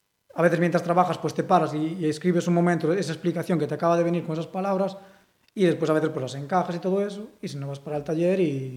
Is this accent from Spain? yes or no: yes; Galicia, Spain; first language Galician; Spanish is a second language; Porque, bueno, yo hablo gallego en casa y siempre y tal. Entonces, es muy parecido.